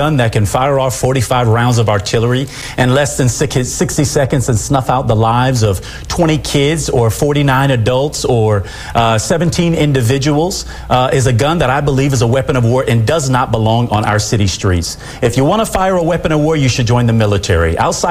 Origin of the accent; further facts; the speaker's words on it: Miami, Florida, United States; Yeah, I was born and raised in Miami-Dade, Florida, in a neighborhood called Richmond Heights.